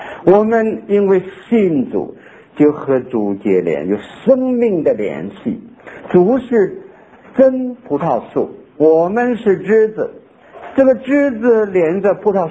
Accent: North China, China; 在我的家乡华北，这个有一种树叫做酸楂

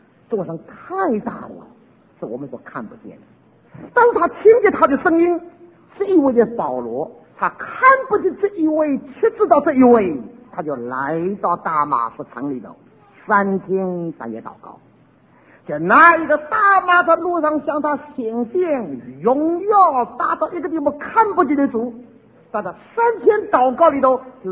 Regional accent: Jiangnan, China; 这爽快就我们江南人也吃不消，我们江南人不爽快就你也吃不消

